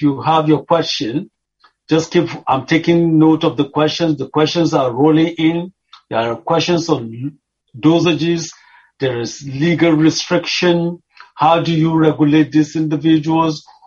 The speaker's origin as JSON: {"language": "English", "town": "Kaduna", "region": "Kaduna State", "country": "Nigeria", "tie": "born or raised there", "said": "I remember as a young kid growing up in Kaduna"}